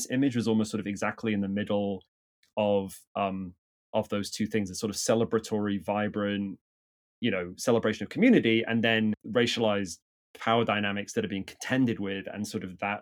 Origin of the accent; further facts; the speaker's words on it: England, United Kingdom; I grew up with carnival in England, which is sort of the West Indian Afro-Caribbean carnival, right?